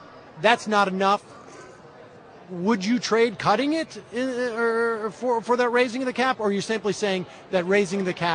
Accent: Worcester, Massachusetts, United States; I grew up in Worcester

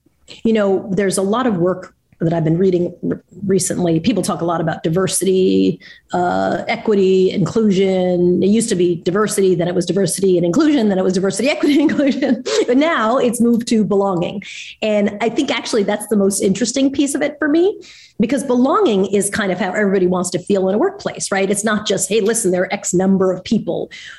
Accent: Long Island, New York, United States; You know, like I think I grew up in Long Island and my parents, you know, were, if anything was my mom was a bit of a fighter.

